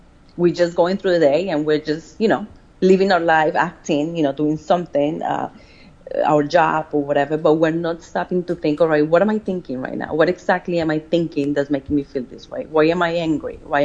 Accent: Colombia; moved away as an adult; I'm from Colombia, right? I grew up in Colombia. I came here when I was 18.

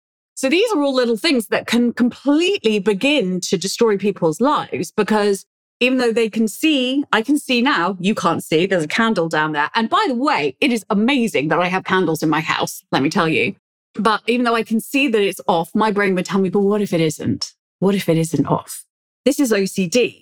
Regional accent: London, United Kingdom; So my story is I grew up in London, had a loving home

